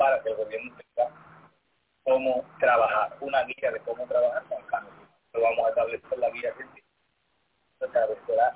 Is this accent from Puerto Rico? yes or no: yes; Puerto Rico; nosotros somos de Puerto Rico.